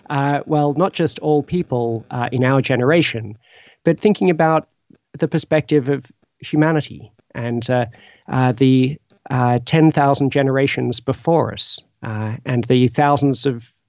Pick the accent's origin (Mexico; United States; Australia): Australia; I'm originally from Australia and have a background in science as well as philosophy